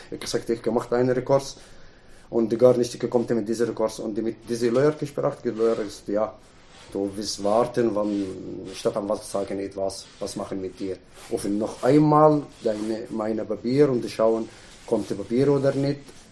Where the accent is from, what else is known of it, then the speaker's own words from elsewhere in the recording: Egypt; German is a second language; also born or lived in Italy; now in Switzerland; warum ich komme aus Ägypten nach Italien und nachher hier